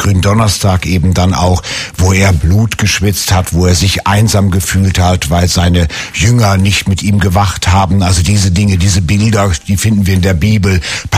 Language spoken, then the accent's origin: German; Northern Germany, Germany; bei uns in Norddeutschland sagt man ja Moin.